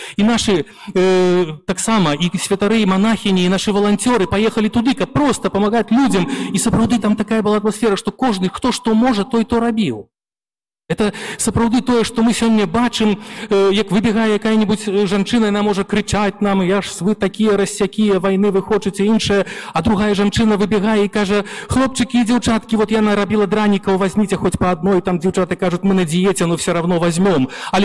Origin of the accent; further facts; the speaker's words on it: Belarus; наскільки ми великі люди, ми білоруси.